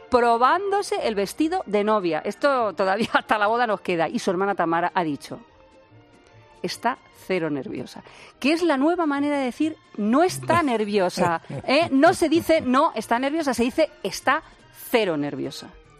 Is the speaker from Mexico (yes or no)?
no; Albacete, Castilla-La Mancha, Spain; como soy de Albacete, no me van a pasar nunca estas cosas